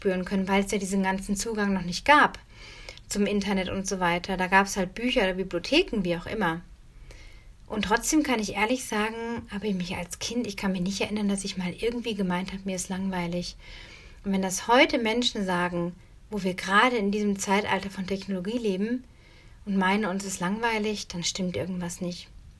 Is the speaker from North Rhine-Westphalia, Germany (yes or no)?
yes; North Rhine-Westphalia, Germany; ich bin auf dem Dorf aufgewachsen, in Nordrhein-Westfalen, habe auf dem Land gelebt.